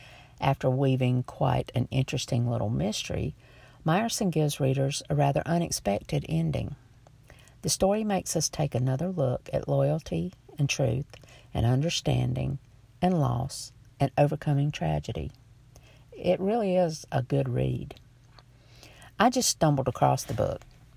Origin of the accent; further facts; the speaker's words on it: South Carolina, United States; both from my home state of South Carolina.